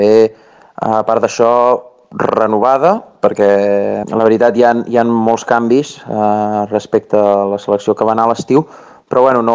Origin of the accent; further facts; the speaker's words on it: Tordera, Catalonia, Spain; des de petits aquí a Tordera doncs, jugant